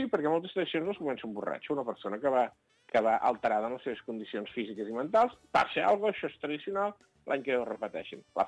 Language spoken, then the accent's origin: Catalan; Sarral, Catalonia, Spain; jo soc de Sarral, a Sarral en tenim una que és que encén la foguera de Sant Joan